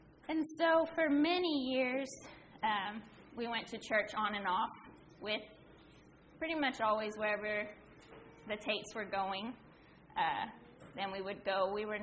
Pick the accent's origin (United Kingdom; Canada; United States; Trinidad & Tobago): Canada; born there; I was born in Canada to my mother and father.